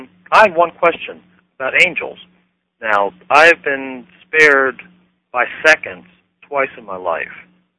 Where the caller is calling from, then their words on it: Hyattsville, Maryland, United States; I'm calling from Hyattsville, Maryland.